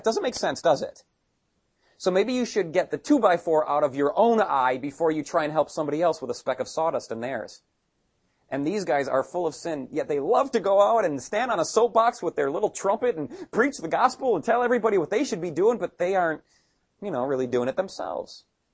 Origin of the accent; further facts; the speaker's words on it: United States; I mean, I'll pick on America since I'm American.